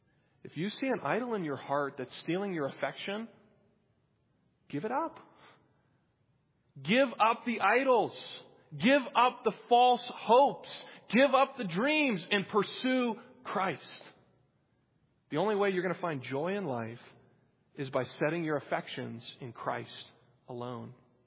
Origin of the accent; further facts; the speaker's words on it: New Hampshire, United States; I grew up in New Hampshire, and the only teams worth note up there are from the Boston area.